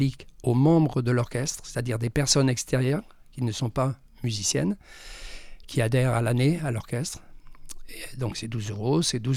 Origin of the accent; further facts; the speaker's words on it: Saint-Jean-d'Angély, Nouvelle-Aquitaine, France; J'étais de Saint-Jean, donc pour moi l'Éden, c'est forcément Saint-Jean-d'Angély.